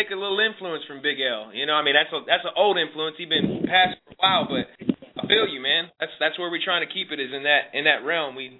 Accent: Arvada, Colorado, United States; I'm from Arvada. You know, that's where I grew up or whatever.

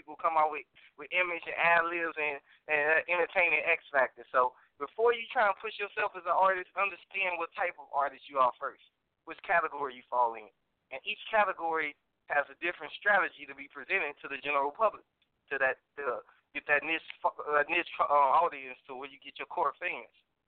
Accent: Chicago, Illinois, United States; then you got my 708 number because, you know, I'm from the Shy originally.

